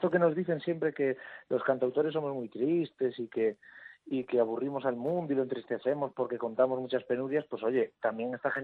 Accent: Galicia, Spain; además de mi tierra, mi Galicia y esa morriña que tengo permanente y sin ganas de volver

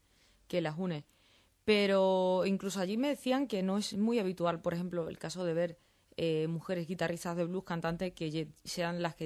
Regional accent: Extremadura, Spain; tengo que decir que soy extremeña, pero por ejemplo mi madre es madrileña

